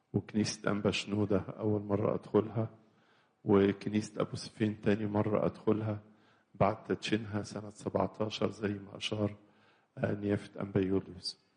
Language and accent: Arabic; Egypt; لنا كمصريين، إن على أرض بلادنا